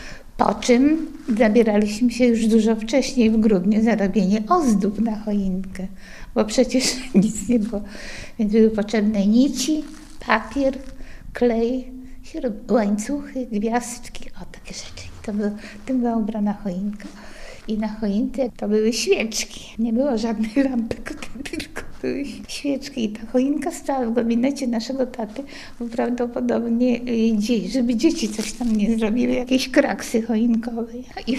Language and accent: Polish; Gniezno, Greater Poland Voivodeship, Poland; now in Koszalin, Poland; Przyjechaliśmy z Gniezna, a mój tato przyjechał pierwszym transportem 10 maja budować Polskę.